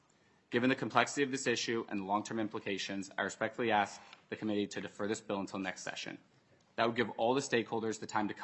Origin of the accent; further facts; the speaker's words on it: Minneapolis, Minnesota, United States; I sit before you as a Minnesotan. I grew up here. I went to high school in Minneapolis, and I attended the University of Minnesota's Carlson School of Management.